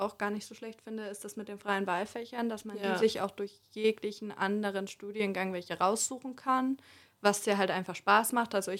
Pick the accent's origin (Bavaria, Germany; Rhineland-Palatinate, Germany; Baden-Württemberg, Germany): Bavaria, Germany; ich komme aus Bayern